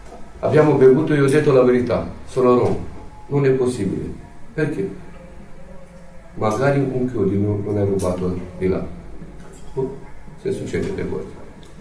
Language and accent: Italian; Romania; Italian is a second language; Sono romeno.